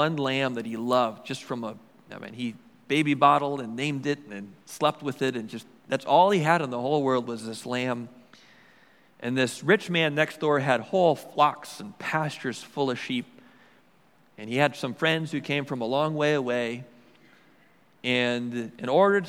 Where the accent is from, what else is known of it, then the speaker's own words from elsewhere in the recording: Milwaukee, Wisconsin, United States; I grew up in Milwaukee, and there were religious buildings all around the basilica with candles that were lit all day, all night long